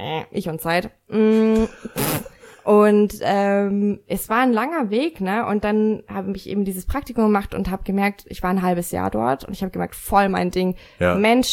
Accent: Bavaria, Germany; now in Nuremberg, Germany; Ich komme eigentlich aus Niederbayern, aber bin seit 14 Jahren hier in Nürnberg.

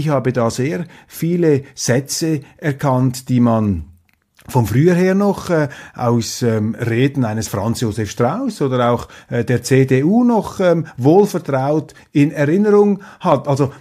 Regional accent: Switzerland; da fragt man sich als Schweizer etwas

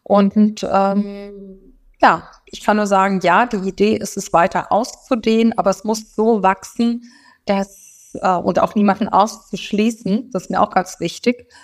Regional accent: Hesse, Germany; ich komme auch aus dem Rhein-Main-Gebiet

